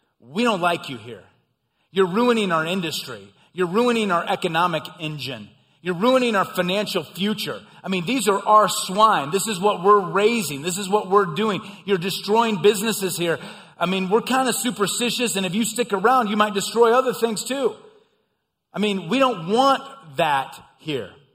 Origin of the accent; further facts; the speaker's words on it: Midwest, United States; I grew up in the Midwest, saw farms all the time.